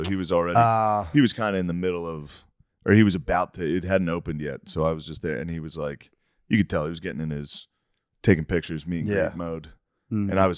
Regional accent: Washington, District of Columbia, United States; I'm from Washington, D.C. So basically the same thing, you know?

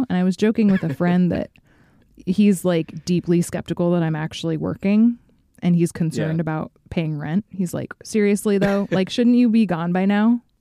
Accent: Fairbanks, Alaska, United States; which is 13 miles south of my hometown of Fairbanks, Alaska.

